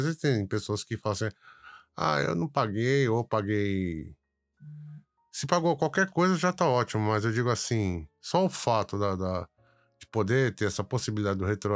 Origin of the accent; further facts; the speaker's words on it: Brazil; now in Japan; porque nós somos brasileiros, né? Então, já o japonês não tem como, né?